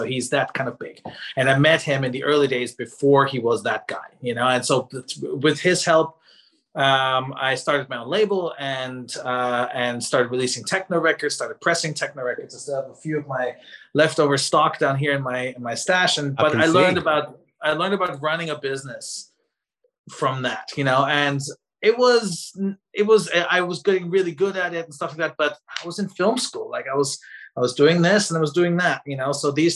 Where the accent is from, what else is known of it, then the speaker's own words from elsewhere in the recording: Austria; moved away; also born or lived in Dallas; So after I grew up in Austria. I went to Texas to do digital design